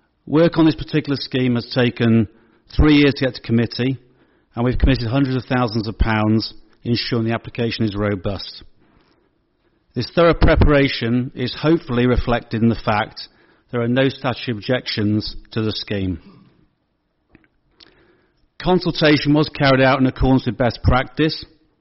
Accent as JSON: {"language": "English", "town": "Barton", "region": "England", "country": "United Kingdom", "tie": "born or raised there", "said": "I'm a trustee of the Kids Village charity. I grew up in Barton. I currently live on Efflinch Lane"}